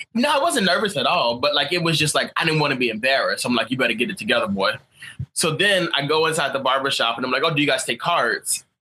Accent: Philadelphia, Pennsylvania, United States; I'm from the Northeast, Philadelphia. And before that, I lived in the South.

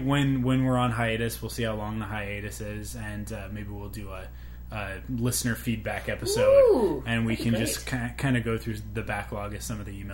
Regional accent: Canada; he loves Canadians. Oh, yeah. So, you know

